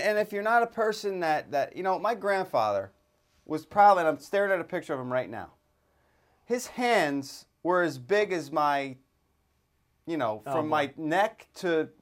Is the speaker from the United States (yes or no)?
yes; Dayton, Ohio, United States; You know, when I was growing up in Dayton, Ohio, I think, I had two bad knees